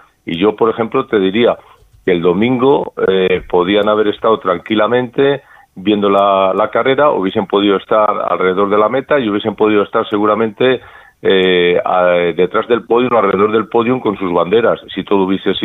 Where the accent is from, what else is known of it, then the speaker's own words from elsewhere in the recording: Valladolid, Castile and León, Spain; yo soy de Valladolid, vivo aquí